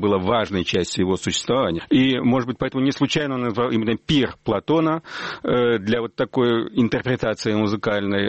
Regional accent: Riga, Latvia; как и мы с вами, выходцы из Риги

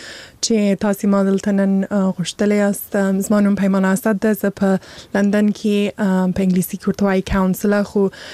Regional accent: Afghanistan; born there; زه په هغه ځای کې پیدا سوی یم. سیده چې هلته لوی سوی نه یم، هلته مې درس ویلی نه دی، خو مور و پلار مې افغانان دي، زه خپله افغان یم.

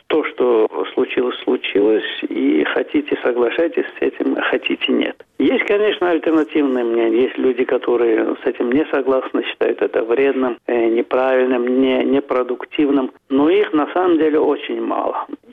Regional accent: Azerbaijan; Ну, когда говорил, что из Азербайджана, то считали, что это такая неудачная шутка.

